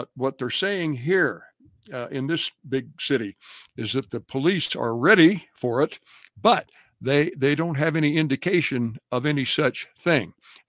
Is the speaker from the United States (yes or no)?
yes; Ohio, United States; And I remember Nixon came to my hometown in Ohio, town of about 30,000 in southern Ohio.